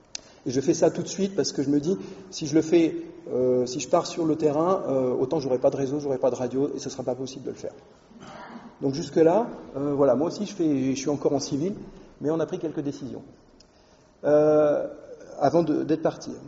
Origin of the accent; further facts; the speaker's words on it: France; chez nous en France